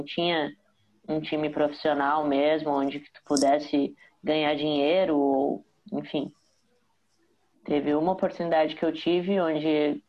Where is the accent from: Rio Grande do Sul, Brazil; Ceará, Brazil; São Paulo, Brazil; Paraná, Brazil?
Rio Grande do Sul, Brazil; Eu acho que aqui no sul também, que eu sou do Rio Grande do Sul, né?